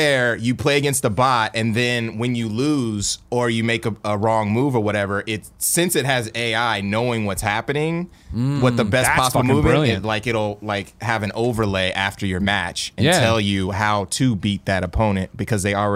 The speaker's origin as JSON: {"language": "English", "town": "Columbus", "region": "Ohio", "country": "United States", "said": "Oh, I'm from Columbus."}